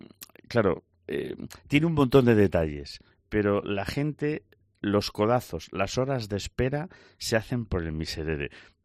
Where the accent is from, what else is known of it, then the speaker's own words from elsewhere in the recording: Lugo, Galicia, Spain; now in Zamora, Spain; pues yo vivo en Zamora ahora, yo soy de Lugo, pero todo lo que me hace feliz es de Zamora.